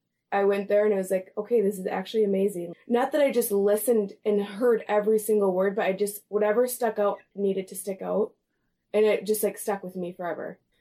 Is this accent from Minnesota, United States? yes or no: yes; Buffalo, Minnesota, United States; until I got married, and now I'm married to … I'm from Buffalo, Minnesota.